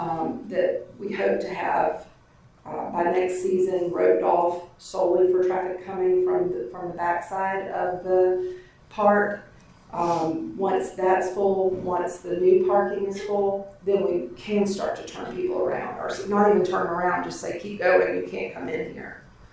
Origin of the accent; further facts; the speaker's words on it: Easley, South Carolina, United States; I grew up in Easley. We didn't drive on Clemson home game Saturdays because of the traffic volume that came through there.